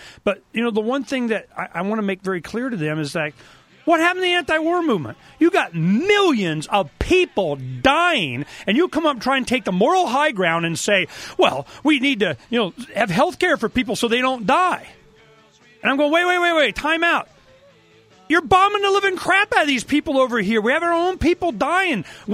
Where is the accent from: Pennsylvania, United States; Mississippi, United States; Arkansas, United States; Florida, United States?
Florida, United States; now in Tucson, United States; You know, I came from Florida.